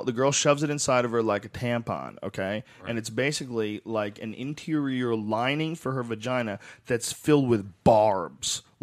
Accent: Boston, Massachusetts, United States; It was like when I was a kid in high school, when you're growing up in Boston.

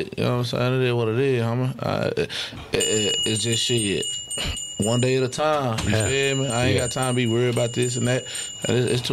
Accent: Lakewood, United States; I'm from Lakewood, so we was just doing us.

